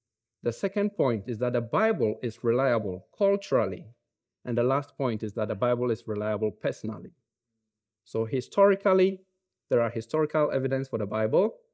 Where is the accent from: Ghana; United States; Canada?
Ghana; accent: Ghanaian English; I would like to apologize for my Ghanaian English accent.